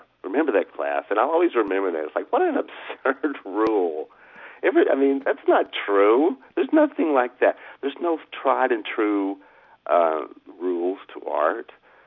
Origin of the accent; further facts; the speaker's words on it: Chattanooga, Tennessee, United States; I came to Murfreesboro from Chattanooga